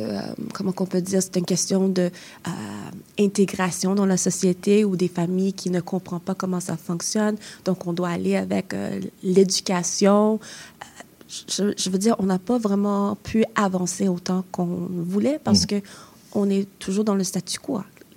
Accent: Quebec, Canada; born there; à la base, je suis québécoise, je suis née ici, mes enfants sont ici

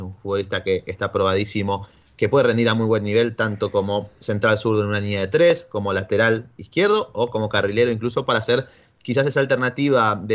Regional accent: Argentina; Soy argentino, no pienso limitarme

